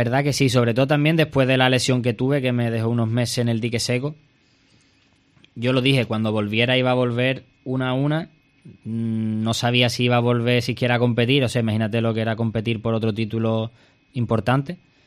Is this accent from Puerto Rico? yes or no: no; Cádiz, Andalusia, Spain; also born or lived in Thailand; después de más de una década viviendo fuera, por seguido en Tailandia, pues una vez que vuelva, pues como un gaditano que está mucho tiempo fuera de su tierra, le gusta luego volver y disfrutar con lo suyo